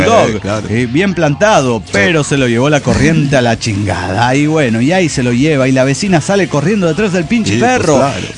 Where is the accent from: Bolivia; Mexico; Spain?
Mexico; Querétaro; de Querétaro, México.